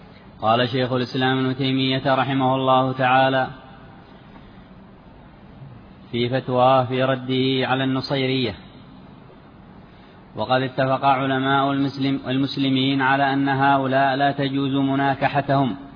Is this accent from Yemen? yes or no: yes; Sanaa, Yemen; ولهم وجود في بعض البلاد عندنا في صنعاء وفي مناخة وفي بعض مواضع في إب